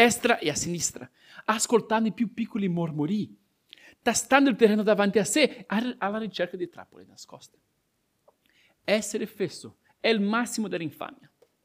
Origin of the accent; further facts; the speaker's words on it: Brazil; Io sono cresciuto in Brasile e uno dei proverbi più diffusi che abbiamo lì è: il mondo appartiene ai furbi.